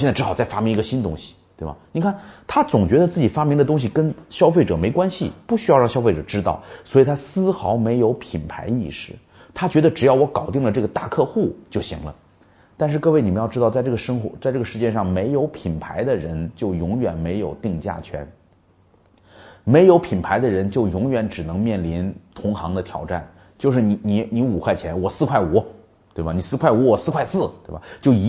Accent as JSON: {"language": "Chinese", "country": "China", "said": "而我们中国人做生意老喜欢做产品，你发现没有？"}